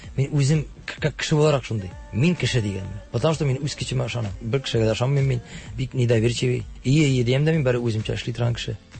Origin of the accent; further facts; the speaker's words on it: Tatarstan, Russia; Урыслар белән аралашканда да мин даже әйтеп куям, әйтәм, из Татарстана, я в татарский включился.